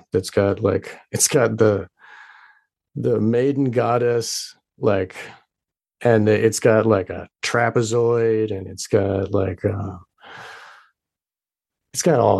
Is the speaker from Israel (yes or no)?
no; Massachusetts, United States; I'm from Massachusetts.